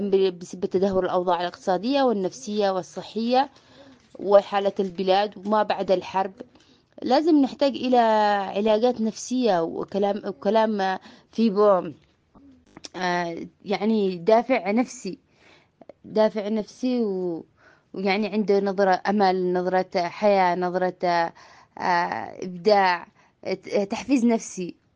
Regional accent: Yemen; عندنا في اليمن

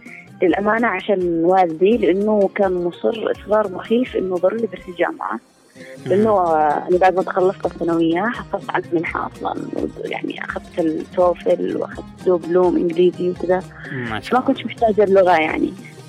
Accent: Yemen; حقنا احنا كيمنيين بموروثنا وثقافتنا

